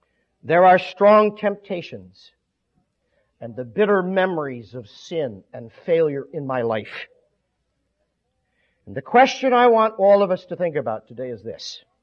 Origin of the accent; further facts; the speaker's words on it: Michigan, United States; And I am from Michigan.